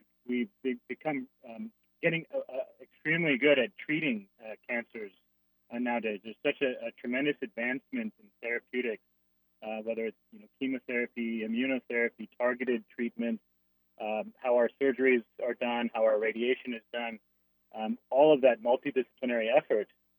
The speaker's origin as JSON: {"language": "English", "region": "California", "country": "United States", "tie": "born or raised there", "said": "I grew up in Southern California and a big fan of all things Southern California."}